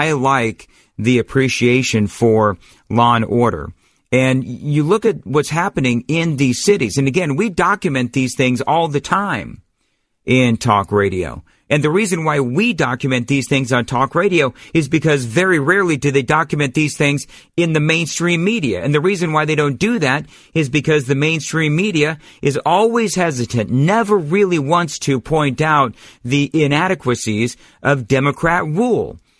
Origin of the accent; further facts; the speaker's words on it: Los Angeles, California, United States; also born or lived in New York / Denver; I've lived all across the country. I've lived in New York. I grew up in Los Angeles. I spent 3 years in Denver.